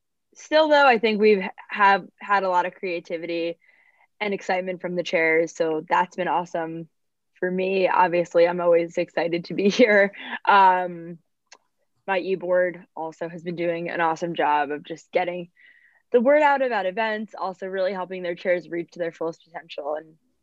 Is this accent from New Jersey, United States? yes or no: yes; New Jersey, United States; now in Michigan, United States; I'm from out of state. I'm from New Jersey, and I didn't know anyone when I came to Michigan State.